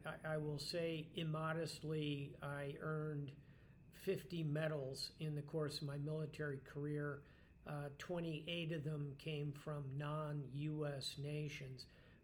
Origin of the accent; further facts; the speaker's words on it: United States; And then the second thing, and I say this sadly as an American, is in 2054, in the novel, you see real conflict in America.